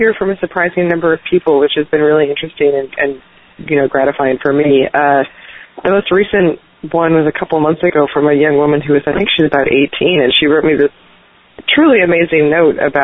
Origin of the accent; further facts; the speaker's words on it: New York, United States; I'm from New York, and so I'm back on the East Coast, and it's a better match.